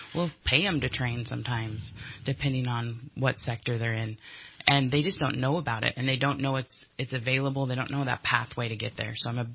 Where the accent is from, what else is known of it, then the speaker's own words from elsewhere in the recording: Doris, California, United States; I grew up in Siskiyou County in a little tiny town called Doris, and then moved over.